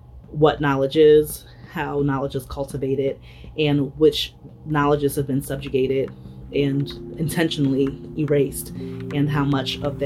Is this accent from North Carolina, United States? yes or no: no; Philadelphia, Pennsylvania, United States; born there; I'm from Philly, so it was really awesome to be there as a doc student a few years ago because I was born there but didn't really grow up there.